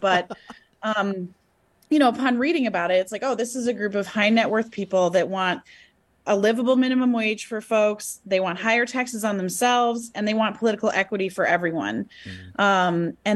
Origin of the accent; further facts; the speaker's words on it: Ann Arbor, Michigan, United States; I grew up in Ann Arbor, Michigan. I was raised by two social workers and, you know, had kind of a interesting path to politics.